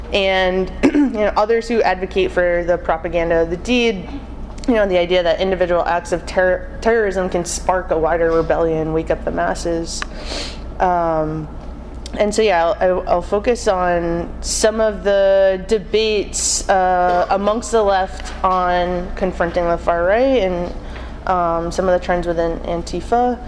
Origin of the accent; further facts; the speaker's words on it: Boston, Massachusetts, United States; Hey, comrades. … from Boston.